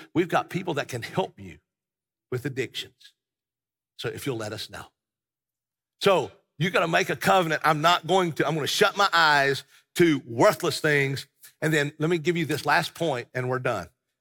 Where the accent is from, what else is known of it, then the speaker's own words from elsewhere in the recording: Southern US, United States; because you see, I grew up here in the South, and in the South, boys grow up sometimes a little differently.